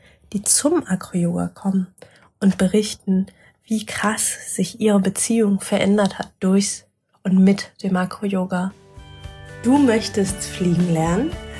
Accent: Germany; wir als ja Deutsche, als Westler, wir leben einfach in einer Gesellschaft, die einfach in der Norm sehr, sehr berührungsarm ist.

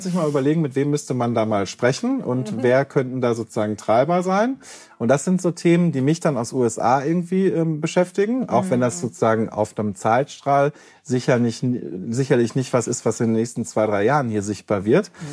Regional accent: North Rhine-Westphalia, Germany; Ich komme aus dem Ruhrgebiet, 50 Städte, 50 Einzelinteressen.

